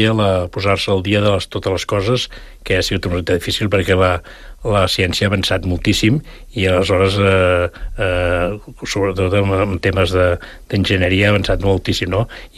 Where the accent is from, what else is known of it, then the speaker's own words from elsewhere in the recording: Sant Cugat, Catalonia, Spain; also born or lived in Rubí; El fet de viure, de néixer a Rubí, sembla que va ser una mica accident, perquè, per exemple, fa tota la vida a Sant Cugat